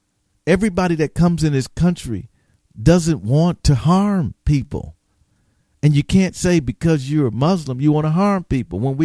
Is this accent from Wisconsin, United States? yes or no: yes; Milwaukee, Wisconsin, United States; born there; Mount Sinai Hospital, where I was born in Milwaukee, Wisconsin, just as precious.